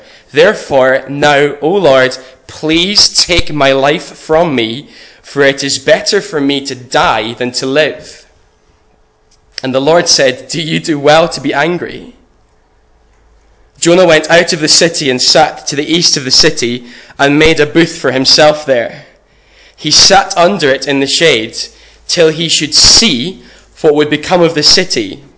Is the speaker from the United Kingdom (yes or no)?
yes; Glasgow, Scotland, United Kingdom; now in Edinburgh, United Kingdom; I grew up in Glasgow. And it's almost a partisan thing to say. And then I moved through to Edinburgh about 6 years ago